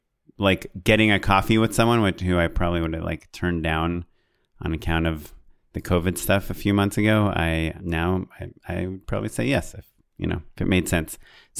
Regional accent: California, United States; Offended. I'm from Orange County for those people that don't know.

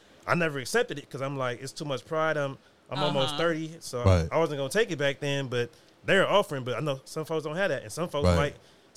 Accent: United States; It's like, growing up in America, you always hear that.

